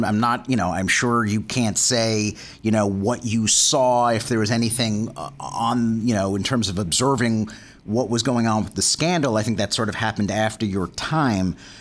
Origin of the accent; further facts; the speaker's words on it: Long Island, New York, United States; I too was a small Jewish kid growing up on Long Island who grew up loving what was then known as the WWF in its 80s heyday